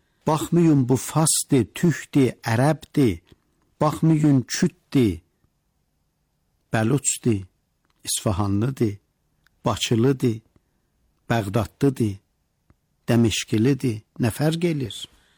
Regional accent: Iran; Məyəm mən ki İranlıyam, eləyə biləm bir təfavut olam.

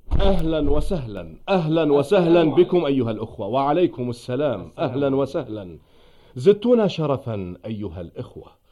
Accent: Najaf, Najaf Governorate, Iraq; ولدت في النجف الأشرف عام 1332.

